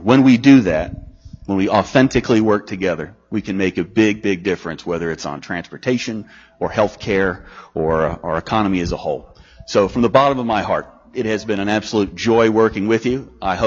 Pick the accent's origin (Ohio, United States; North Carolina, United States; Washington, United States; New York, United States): North Carolina, United States; Pitt County; Serving my hometown Pitt County in the State House has been the honor of my life